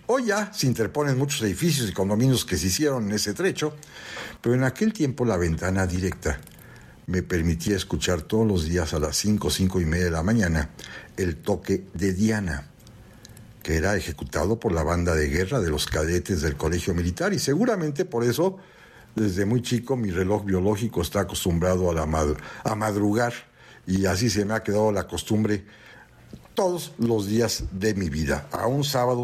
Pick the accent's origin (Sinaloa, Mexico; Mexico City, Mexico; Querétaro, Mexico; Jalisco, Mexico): Mexico City, Mexico; born there; Popotla, que por razones raras de esta cosa de la nomenclatura urbana, la misma colonia y la calle donde yo nací